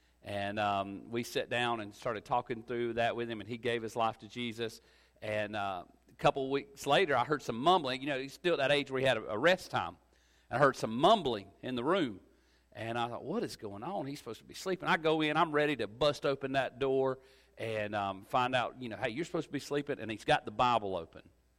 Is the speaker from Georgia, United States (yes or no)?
yes; Homerville, Georgia, United States; I'm from Georgia originally, Homerville, Georgia. It's about an hour from Tifton.